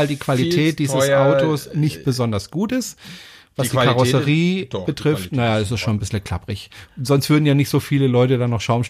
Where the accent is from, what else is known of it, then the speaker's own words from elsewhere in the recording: France; German is a second language; moved away; Ich kenne dieses Schimpfwort nicht und ich bin Franzose